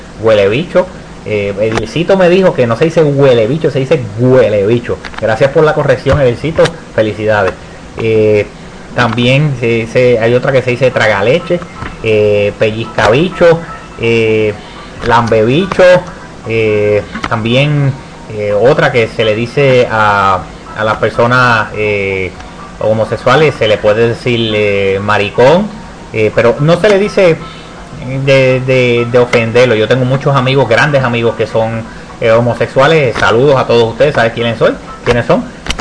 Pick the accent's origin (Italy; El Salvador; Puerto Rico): Puerto Rico; Ciales; en Puerto Rico, por lo menos en la zona donde yo me crié, en Ciales.